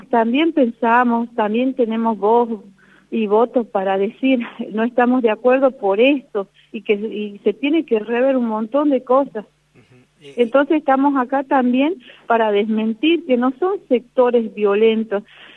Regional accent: Jujuy, Argentina; igual pase lo que pase, nosotras las comunidades, el pueblo jujeño, yo creo que cada docente

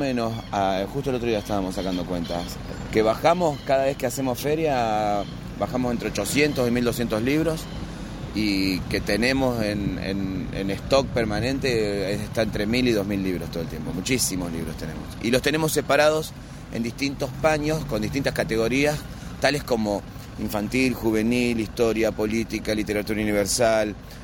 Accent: Bariloche, Río Negro, Argentina; mira, nosotros somos de acá de Bariloche

